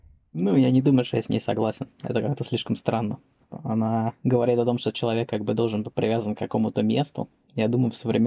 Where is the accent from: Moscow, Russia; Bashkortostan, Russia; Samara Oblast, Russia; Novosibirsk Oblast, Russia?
Moscow, Russia; moved away as an adult; now in Tallinn, Estonia; А я переехал из Москвы, где я прожил всю свою жизнь, на данный момент 29 лет, в Таллин, в Эстонию. Вот в этом году, в 2020 году, в самом начале.